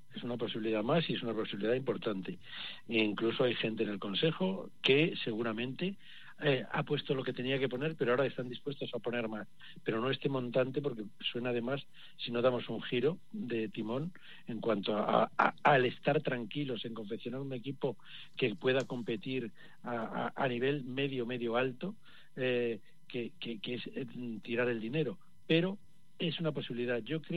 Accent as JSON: {"language": "Spanish", "country": "Spain", "said": "Yo soy un español rarito"}